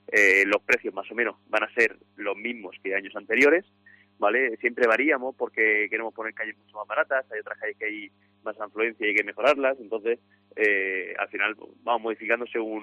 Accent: Cartagena, Region of Murcia, Spain; somos gente aquí de Cartagena

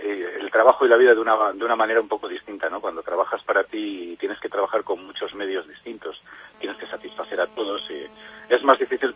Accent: Castile and León, Spain; En una pequeña aldea de la pedanía de Quintana del Castillo, en la Cepeda Alta, casi en la Omaña. Es un lugar apartado, entre suaves colinas antes de llegar a las Omañas, a 1000 metros de altura sobre el nivel del mar.

